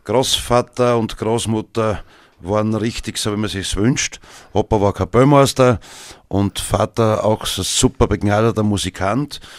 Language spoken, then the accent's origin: German; Birkfeld, Styria, Austria; ich fühle mich in meiner Heimatgemeinde Birkfeld unglaublich wohl.